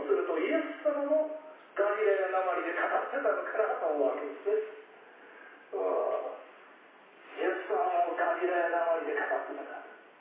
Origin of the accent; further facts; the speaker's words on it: Tohoku, Japan; でも地元の人とですねやり取りしたら出てくるんです本当に、まあ、本当に皆さん聞いたことがないような言葉を私は語ります。